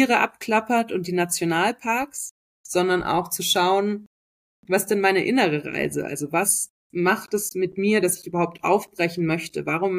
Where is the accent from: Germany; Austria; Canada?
Germany; Munich, Bavaria; Ich komme tatsächlich aus München. Das ist ein bisschen witzig, aber ich bin nicht mit dem Dirndl auf die Welt gekommen. Aber ich habe in München ganz lange gelebt.